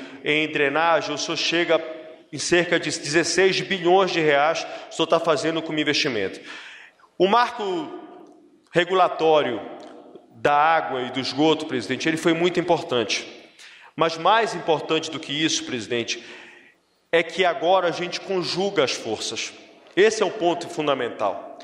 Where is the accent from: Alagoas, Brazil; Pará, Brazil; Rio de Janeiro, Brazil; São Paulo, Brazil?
Pará, Brazil; eu, como paraense, lhe agradeço, como um amante do Marajó